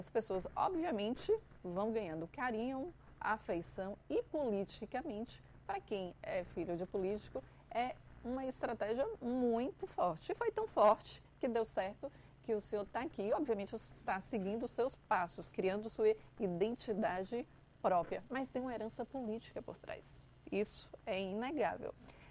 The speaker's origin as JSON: {"language": "Portuguese", "town": "Irecê", "region": "Bahia", "country": "Brazil", "said": "Porque eu sou do interior, sou de Irecê."}